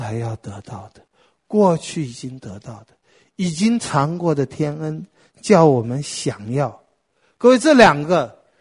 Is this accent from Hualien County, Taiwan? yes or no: no; Taipei, Taiwan; 我家住在和平东路二段温州街那里，哪里是什么乡下，可是小时候就60年前啊，很多地方还荒凉的